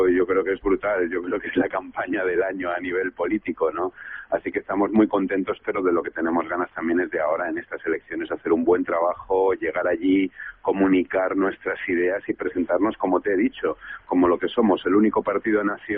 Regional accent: Valencian Community, Spain; Yo soy valenciano y no tengo la misma financiación que un catalán

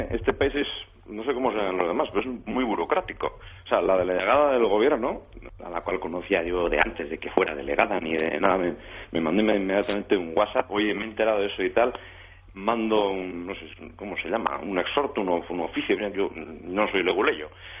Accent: Basque Country, Spain; yo soy más vasco que todos ellos. No conozco un solo antecedente mío que no lo sea.

